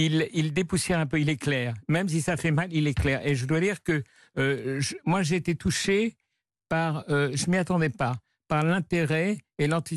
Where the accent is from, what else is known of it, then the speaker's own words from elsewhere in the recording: Pyrenees, France; on a quelque chose en commun, c'est qu'on est des Pyrénées tous les deux.